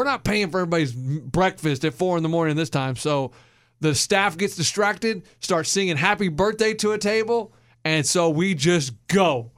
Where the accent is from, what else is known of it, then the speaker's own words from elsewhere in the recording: Austin, Texas, United States; And maybe it's just because I grew up in Austin, so I see it.